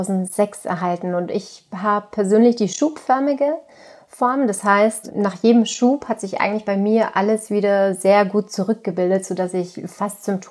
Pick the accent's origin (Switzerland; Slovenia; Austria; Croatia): Austria; Tyrol; now in Germany; Ursprünglich komme ich aus Tirol und da sitze ich übrigens jetzt gerade auch in meinem alten Kinderzimmer